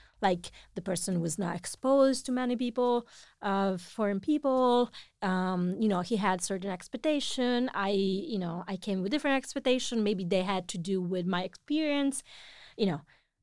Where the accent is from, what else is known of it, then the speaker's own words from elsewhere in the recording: Italy; first language Italian; English is a second language; I do that with my native language also, so I'm not pretending my Italian is perfect at all. So the more time I spend abroad, the more, you know, I speak very horrible.